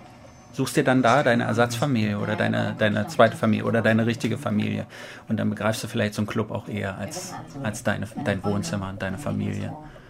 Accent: Berlin, Germany; ich bin aus Berlin.

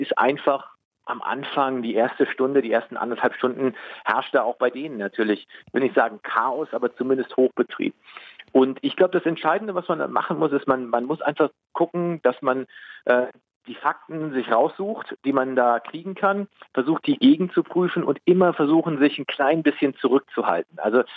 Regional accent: Berlin, Germany; weil das hier meine Heimatstadt ist.

